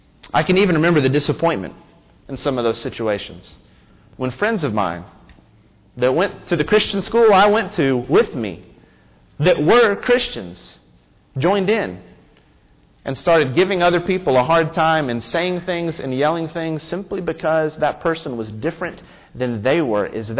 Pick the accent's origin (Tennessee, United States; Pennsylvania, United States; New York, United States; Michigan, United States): Tennessee, United States; Memphis; I can remember growing up in Memphis. Memphis is a city that is filled with a lot of racial tension.